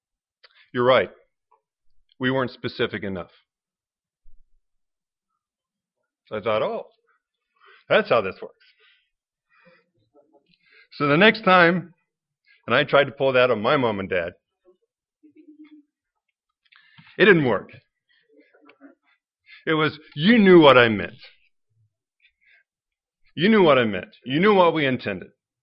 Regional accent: Ohio, United States; I remember when I was growing up in Ohio and spending time over at the cousin's house.

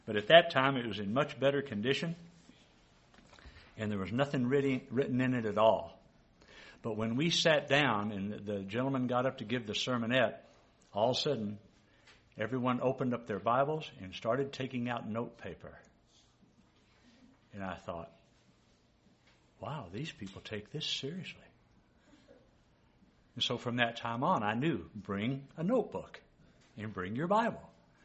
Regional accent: Texas, United States; Born and raised in Texas. Never seen it.

